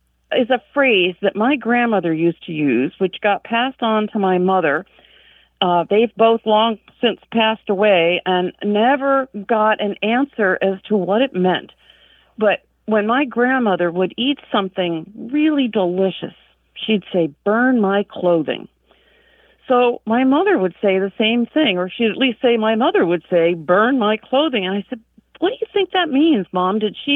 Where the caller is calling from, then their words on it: Nome, Alaska, United States; I'm calling in from Nome, Alaska.